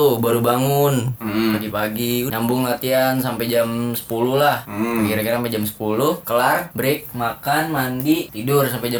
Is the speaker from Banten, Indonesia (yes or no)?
no; Jakarta, Indonesia; Iya, saya anak Jakarta